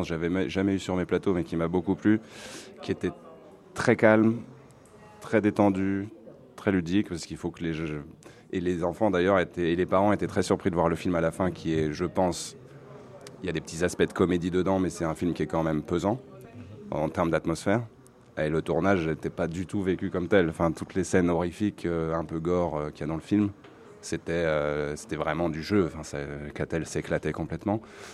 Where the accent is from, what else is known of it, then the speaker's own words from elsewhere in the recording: Sedan, Grand Est, France; Donc, moi, j'ai grandi dans les Ardennes à Sedan.